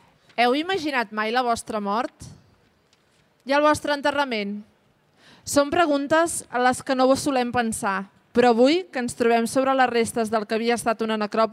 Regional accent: Catalonia, Spain; born there; I mireu que jo he nascut a Catalunya i ho desconeixia absolutament.

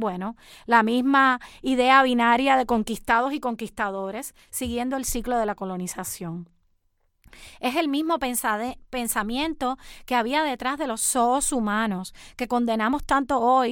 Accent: Cuba; cuando se enteran de que vengo de Cuba

